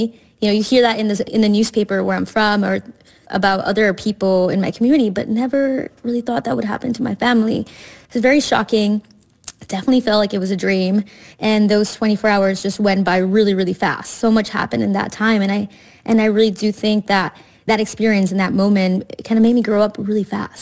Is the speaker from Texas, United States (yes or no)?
yes; Laredo, Texas, United States; I am from Laredo, Texas. It is a border town. So I felt like I was growing up more in a Mexican culture than American